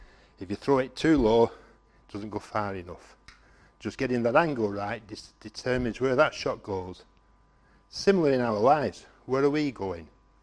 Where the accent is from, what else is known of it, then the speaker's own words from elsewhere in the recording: England, United Kingdom; accent: northern; I thought, my northern accent, how am I going to do?